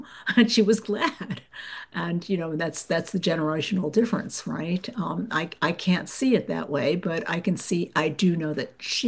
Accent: United States; I grew up in America.

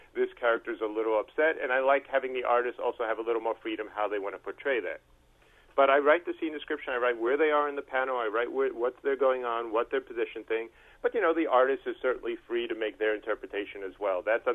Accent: Long Island, New York, United States; I grew up on Long Island, which is why I sound like this, listeners.

